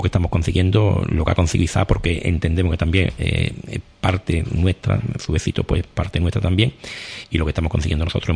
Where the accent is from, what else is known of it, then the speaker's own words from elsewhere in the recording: Lebrija, Andalusia, Spain; Somos de Lebrija, un pueblo de la provincia de Sevilla.